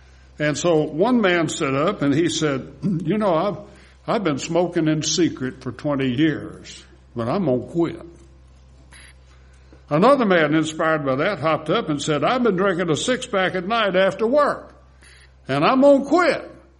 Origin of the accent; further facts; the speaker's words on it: Winfield, Louisiana, United States; I grew up in Winfield, down in north central Louisiana. And it may have just been a Wynn Parish thing, I don't know.